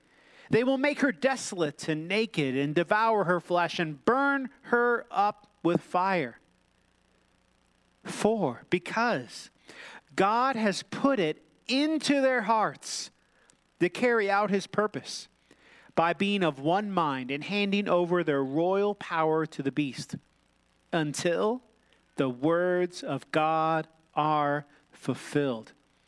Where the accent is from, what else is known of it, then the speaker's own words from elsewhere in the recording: Minnesota, United States; I'm from Minnesota, so I don't care, you know.